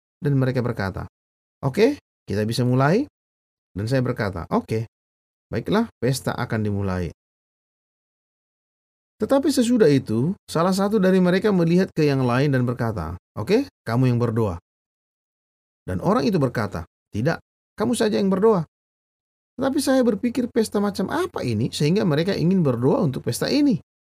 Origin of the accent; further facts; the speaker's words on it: Iran; Saya dilahirkan di Iran tahun 1975.